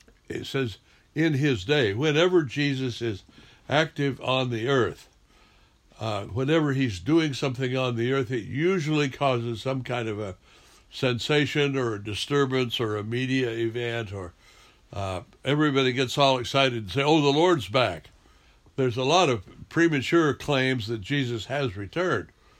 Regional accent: Idaho, United States; And when I grew up in Idaho, the sky gets dark and gray and the wind blows

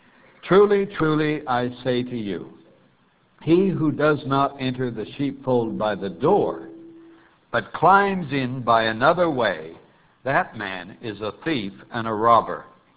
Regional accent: Montana, United States; I grew up in Montana, where there's lots of sheep.

